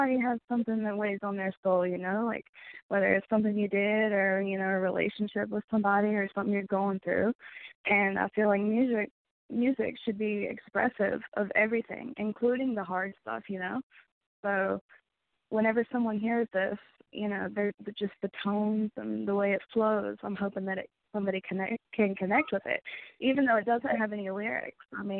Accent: West Virginia, United States; I'm actually from West Virginia.

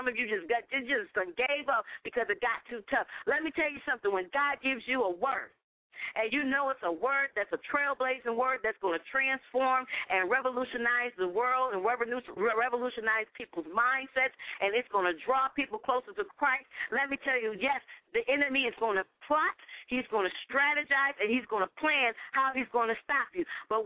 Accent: Connecticut, United States; I'm not afraid of snow because I'm from Connecticut, so that didn't bother me.

